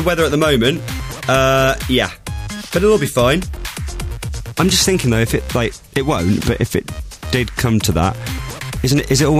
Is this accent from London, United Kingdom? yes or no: no; Southampton, South East England, United Kingdom; like in my hometown of Southampton, it says, "Welcome to Southampton, twinned with Le Havre in France."